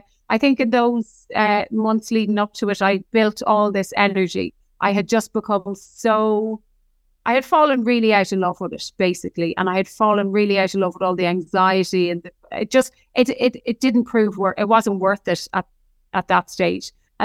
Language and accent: English; Ireland; So like, I'm Irish. We drink, right? The majority of people drink. We're internationally renowned for drinking.